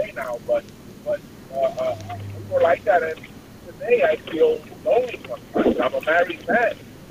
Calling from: Queens, New York, United States; from Queens.

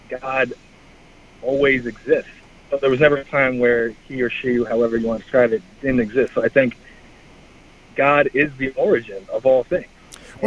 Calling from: Far Rockaway, New York, United States; I'm in Far Rockaway.

